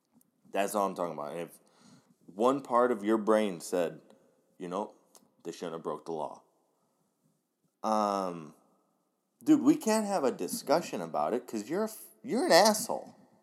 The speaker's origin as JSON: {"language": "English", "town": "Cleveland", "region": "Ohio", "country": "United States", "said": "I'm picking Stipe because I'm from Cleveland and I want to see Clevelanders win."}